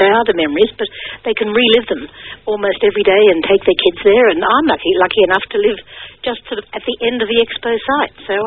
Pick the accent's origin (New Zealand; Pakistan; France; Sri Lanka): Sri Lanka; I liked the Sri Lankan one, because I grew up in Sri Lanka